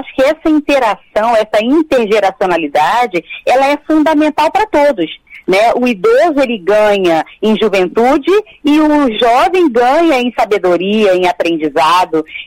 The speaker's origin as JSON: {"language": "Portuguese", "region": "Minas Gerais", "country": "Brazil", "said": "Então, você falou como carioca, eu como mineira, a gente tem o hábito do agregar, do estar junto, do conviver."}